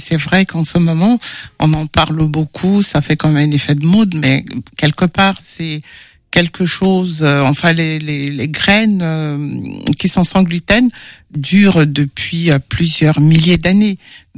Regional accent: Central African Republic; je suis originaire de la Centrafrique.

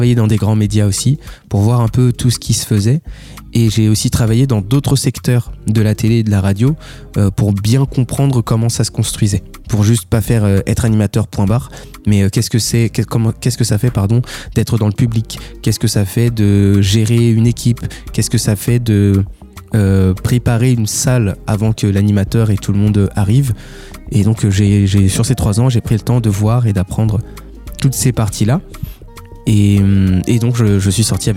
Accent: Angers, Pays de la Loire, France; Dans ma vie et dans mes études surtout, j'ai quitté Angers pour pouvoir faire des formations ailleurs.

